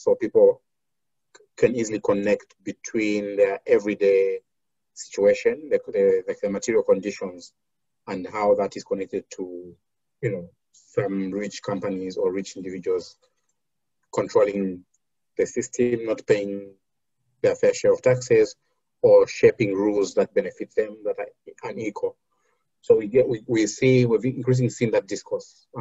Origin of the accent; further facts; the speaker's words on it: Zambia; the country I grew up in, I'm from Zambia